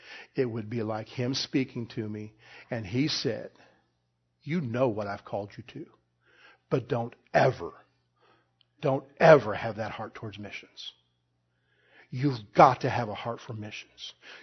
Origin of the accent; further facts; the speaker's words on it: Illinois, United States; some of my friends from growing up in Illinois were there to honor Julie.